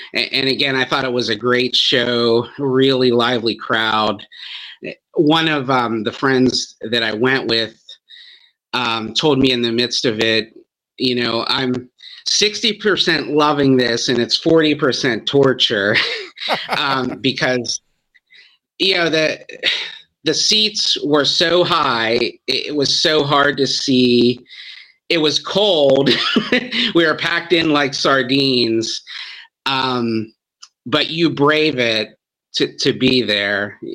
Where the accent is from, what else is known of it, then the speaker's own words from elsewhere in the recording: Pittsburgh, Pennsylvania, United States; I'm from Pittsburgh and we were saying, we might not want to tell you where we're from because you might not like us in Philly.